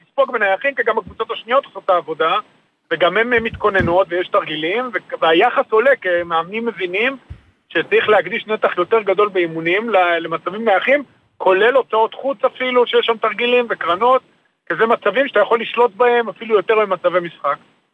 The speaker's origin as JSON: {"language": "Hebrew", "town": "Tel Aviv", "region": "Tel Aviv District", "country": "Israel", "said": "אני גר בתל אביב, אני רואה את בלומפילד, וזה מאוד מבאס כתל אביבי"}